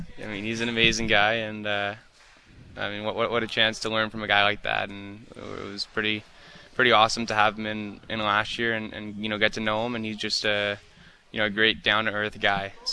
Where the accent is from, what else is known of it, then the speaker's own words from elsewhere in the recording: Toronto, Ontario, Canada; we all grew up, I'm from Toronto, so all my friends grew up huge Leafs fans, as did